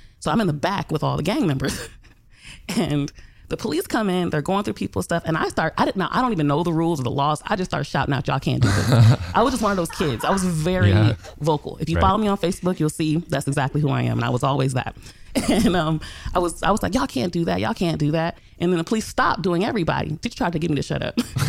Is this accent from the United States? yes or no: yes; Los Angeles, California, United States; growing up in South Central, going to the schools, I went to both Manual Arts High School and Washington Prep High School. Both of them felt like prison, both of them. Manual Arts is down the street from USC.